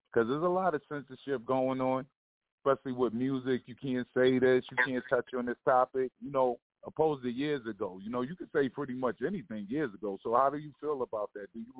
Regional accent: Queens, New York, United States; I come from Queens, New York, so, you know, we definitely grew up

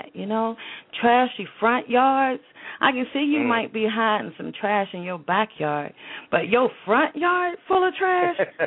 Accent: Virginia, United States; also born or lived in Georgia; I'm from the southern states. I'm from Virginia, West Virginia, and I've lived 10 years in Georgia.

